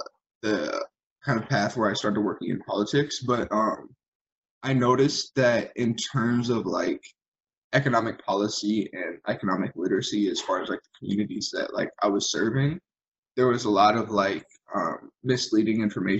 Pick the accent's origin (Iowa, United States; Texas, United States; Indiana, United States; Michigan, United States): Iowa, United States; Cedar Rapids; Yeah, so I'm from Cedar Rapids, Iowa, born and raised. I went to Linmar High School, which is kind of like in a suburb area of Cedar Rapids.